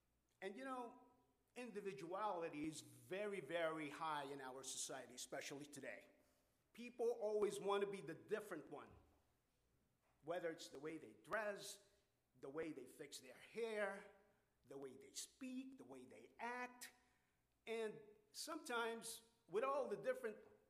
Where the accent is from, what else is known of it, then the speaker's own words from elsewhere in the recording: Philippines; I was born in the Philippines, spent most of my boyhood there.